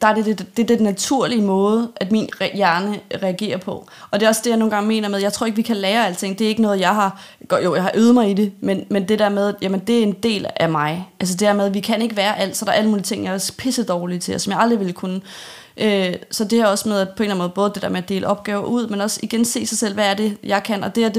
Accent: Zealand, Denmark; jeg voksede op på Sydsjælland og fik lov til at spille inde her i København

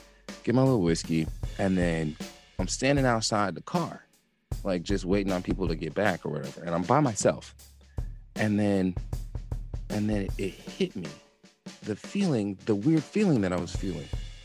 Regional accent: Kansas, United States; this is what I love to tell people about my takeaways as an American a black Kansan going to Uganda for the first time.

